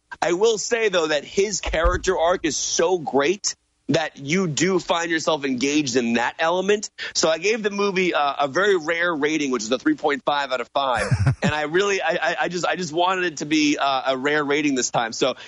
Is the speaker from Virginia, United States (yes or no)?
yes; Newport News, Virginia, United States; I'm from Newport News. So Vick went to Warwick High School, which is about 2 miles to the left of my neighborhood.